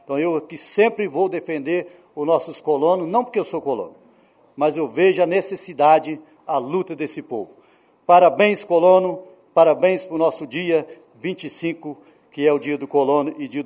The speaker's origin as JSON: {"language": "Portuguese", "town": "Baixo Guandu", "region": "Espírito Santo", "country": "Brazil", "said": "Eu sou de Baixo Quandu"}